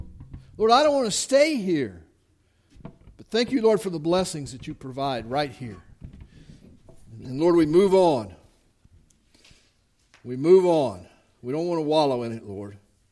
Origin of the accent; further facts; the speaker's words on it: the South, United States; and I'm from the South. If it goes 3 weeks without rain, everybody's worried.